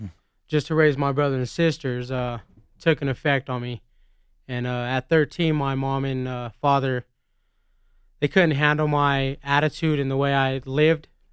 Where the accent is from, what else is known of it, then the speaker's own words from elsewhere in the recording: Denver, Colorado, United States; born there; Well, I was born in Denver, in the Five Points area of the east side.